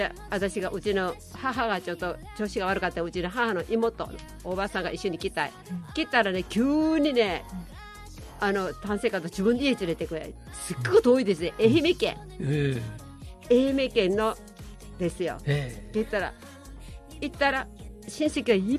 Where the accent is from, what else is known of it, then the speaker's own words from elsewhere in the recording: Daegu, South Korea; now in Japan; そうです。韓国の西向きのテグ市ですよ。